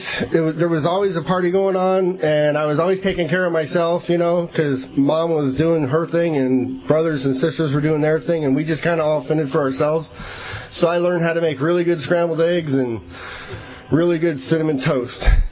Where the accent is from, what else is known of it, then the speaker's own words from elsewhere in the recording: Riverside, California, United States; So I grew up, we're from Riverside.